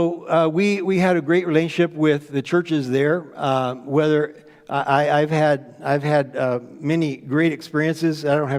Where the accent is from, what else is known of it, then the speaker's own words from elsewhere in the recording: United States; now in Portugal; I said, "No, I'm an American."